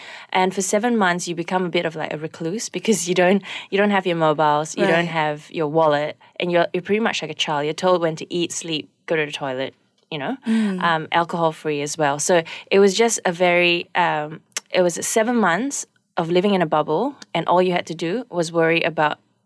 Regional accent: Malaysia; being a Malaysian

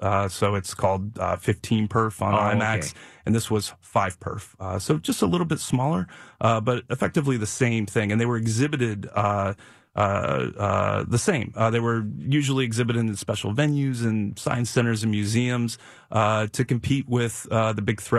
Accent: Columbus, Ohio, United States; now in Brooklyn, United States; I was born and raised in Columbus, Ohio.

